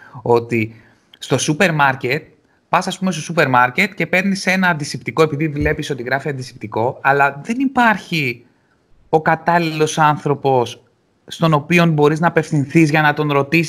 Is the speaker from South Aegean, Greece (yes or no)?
yes; Rhodes, South Aegean, Greece; Και για μας είμαστε από Ρόδο, ισχύει αυτό